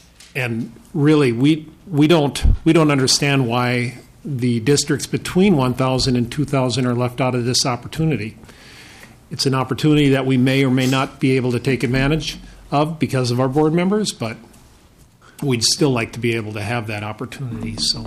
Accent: Holdingford, Minnesota, United States; I'm from Holdingford. I'm the superintendent up there. We're famous for the lunch ladies that won the Powerball back in 2001.

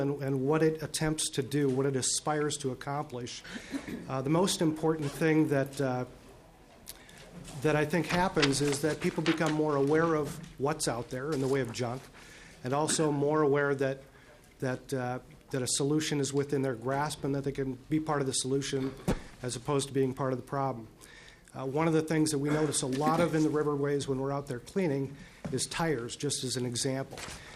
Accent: Minnesota, United States; And I'm just a Minnesotan, and so forgive me for looking at this in the most simple possible terms

